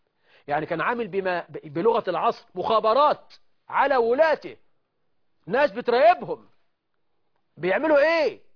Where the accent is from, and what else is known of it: Egypt